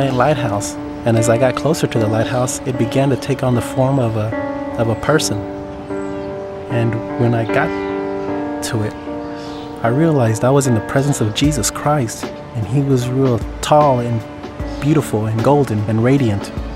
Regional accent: Fort Worth, Texas, United States; I grew up here in Northside Fort Worth my whole life. I had lived here.

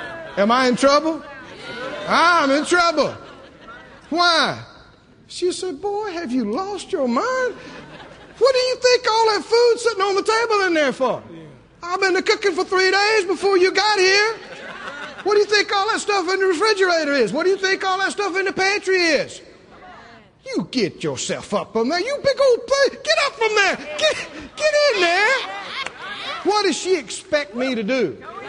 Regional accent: the South, United States; I grew up in the South. Maybe you couldn't tell that.

